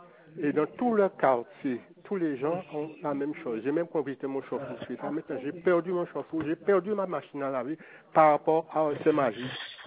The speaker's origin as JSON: {"language": "French", "town": "Capesterre-Belle-Eau", "region": "Guadeloupe", "country": "France", "said": "je suis de Capesterre, je connais Capesterre Bello"}